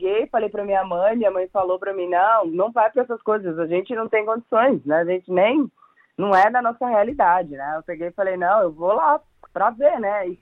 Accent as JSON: {"language": "Portuguese", "town": "São Caetano do Sul", "region": "São Paulo", "country": "Brazil", "tie": "born there", "said": "A prefeitura de São Caetano, que é a cidade que eu nasci no Brasil, no município de São Paulo"}